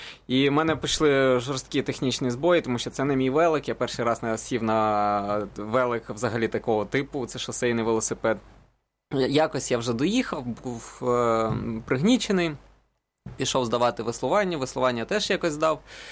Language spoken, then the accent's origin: Ukrainian; Kyiv, Ukraine; я був на навчанні, коли проводилось в Києві, в моєму рідному місті.